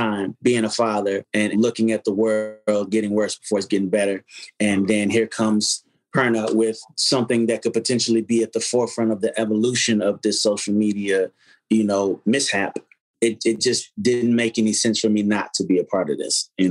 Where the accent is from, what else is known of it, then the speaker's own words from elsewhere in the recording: Las Vegas, Nevada, United States; We did a lot of our growing up in Nevada, Las Vegas.